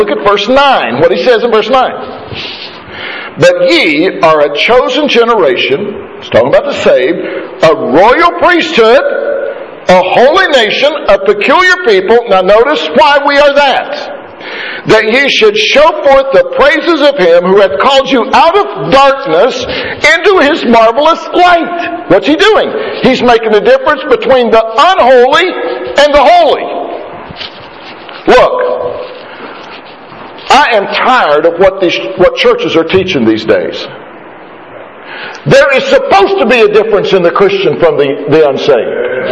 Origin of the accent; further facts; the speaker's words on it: West Virginia, United States; I use that in West Virginia. I'm from West Virginia. Originally born in West Virginia.